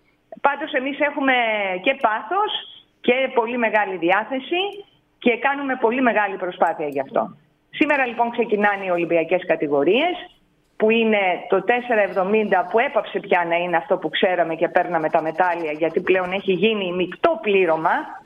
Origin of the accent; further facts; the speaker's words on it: Greece; Δυστυχώς ξεκινάμε και εδώ ως Έλληνες από την αρχή με τη μεικτή αυτή κατηγορία.